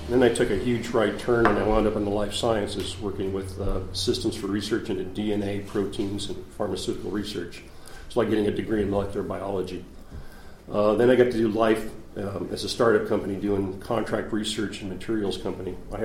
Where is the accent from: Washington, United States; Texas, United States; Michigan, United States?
Washington, United States; San Juan Island; from San Juan Island.